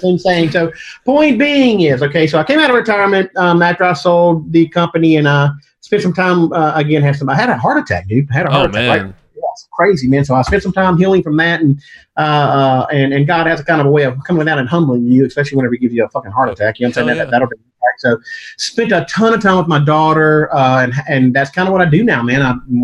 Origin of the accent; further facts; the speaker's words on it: Pascagoula, Mississippi, United States; I grew up in South Mississippi, in a small town named Pascagoula, Mississippi.